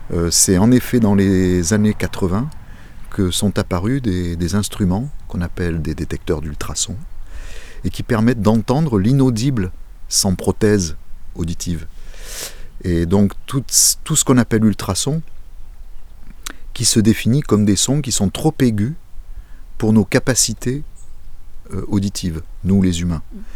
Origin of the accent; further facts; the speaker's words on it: Nouvelle-Aquitaine, France; born there; je suis né en Limousin, pas très loin de la Braine, donc de l'Indre. J'habite en Creuse, et dans une région où les milieux naturels sont omniprésents